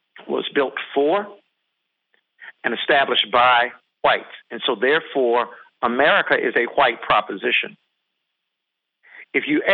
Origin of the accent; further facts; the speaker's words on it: Virginia, United States; So in Virginia, my home state, there was the London Company of Virginia.